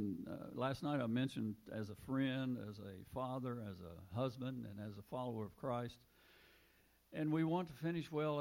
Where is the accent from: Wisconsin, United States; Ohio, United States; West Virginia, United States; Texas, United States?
West Virginia, United States; Chapmanville; born there; I was born in Chapmanville, West Virginia, down in Logan County. … so the roots run deep.